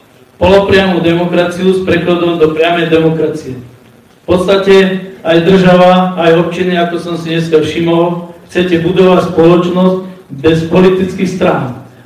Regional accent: Zvolen, Banská Bystrica Region, Slovakia; som zo Zvolena.

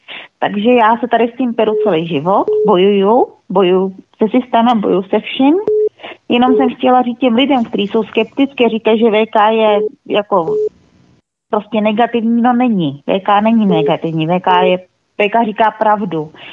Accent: Bohemia, Czechia; jako dítě, jako u nás v Čechách, jo?

